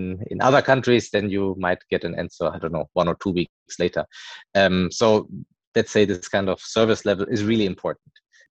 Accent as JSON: {"language": "English", "town": "Cologne", "region": "North Rhine-Westphalia", "country": "Germany", "also_born_or_lived": "Berlin, Germany", "second_language": "English", "moved": "as an adult", "lives_now": "China", "said": "And I'm from Germany originally, from the Cologne area. I've studied in Berlin, industrial engineering and management."}